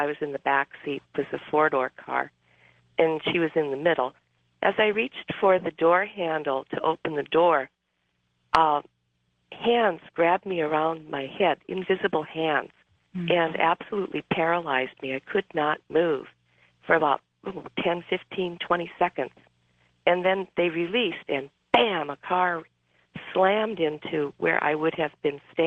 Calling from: San Francisco, California, United States; I'm calling from San Francisco.

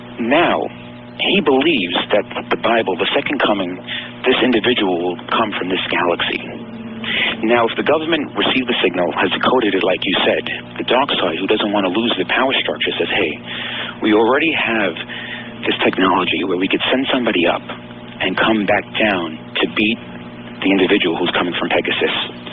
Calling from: New York City, New York, United States; I'm calling from New York City, Art.

